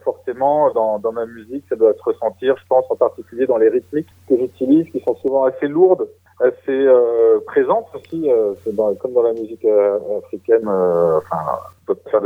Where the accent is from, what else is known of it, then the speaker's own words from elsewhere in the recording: Bouaké, Vallée du Bandama, Côte d’Ivoire; born there; En Côte d'Ivoire. Je suis né à Boaké, une petite ville en plein milieu de la Côte d'Ivoire.